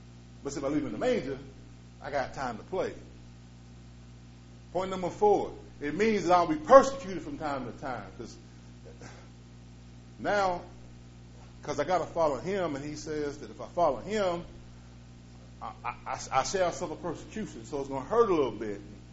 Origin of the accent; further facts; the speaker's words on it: United States; I ain't from Willard. I'm from Winged, right across the water over there.